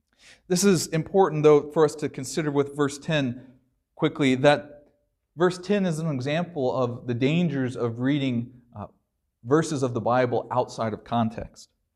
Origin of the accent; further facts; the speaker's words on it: United States; I didn't deserve growing up in America.